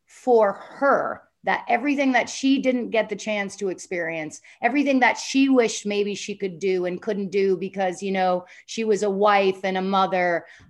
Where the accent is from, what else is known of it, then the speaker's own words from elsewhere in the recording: Canada; growing up in Canada, I had that European upbringing